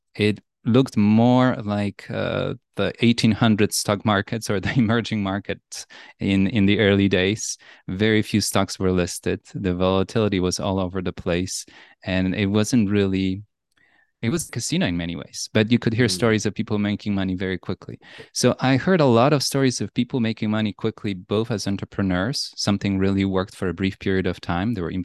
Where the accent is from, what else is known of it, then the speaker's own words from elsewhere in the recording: Poland; Well, I grew up in Poland. That's where I was born.